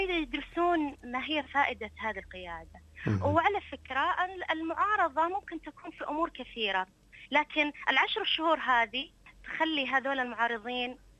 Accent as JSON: {"language": "Arabic", "town": "Unaizah", "region": "Al-Qassim", "country": "Saudi Arabia", "said": "في مدينتي منطقة القصيم مدينة عنيزة لا صحيح أنها صغيرة"}